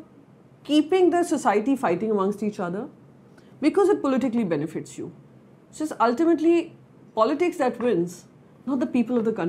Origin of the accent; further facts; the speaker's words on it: Mumbai, Maharashtra, India; मैं मुंबई से हूँ